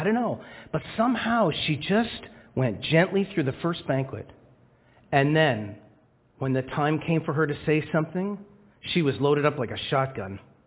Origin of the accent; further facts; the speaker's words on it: Scarborough, Ontario, Canada; I grew up in Scarborough, very close to Victoria Park and Lawrence.